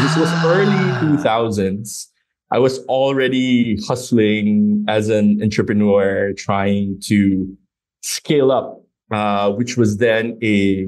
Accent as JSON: {"language": "English", "country": "Philippines", "tie": "born or raised there", "also_born_or_lived": "United States", "said": "I grew up in the Philippines"}